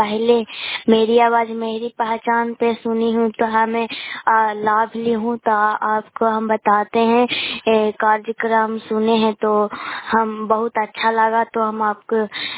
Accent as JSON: {"language": "Hindi", "region": "Bihar", "country": "India", "said": "मैं नालंदा जिला की रहने वाली हूँ, मैं गुड़ापुर पंचायत से बोल रहे हैं।"}